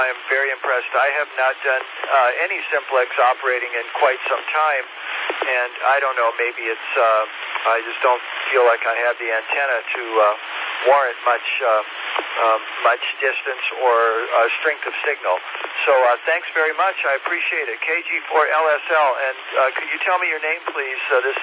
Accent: Michigan, United States; now in Belton, United States; I'm originally from Michigan and my wife from Jamaica, so we're loving it here.

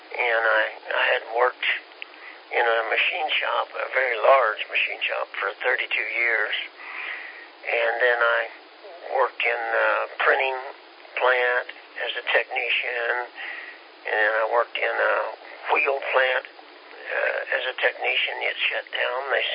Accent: Kansas, United States; And I was originally from Kansas, and I worked there as an electrician

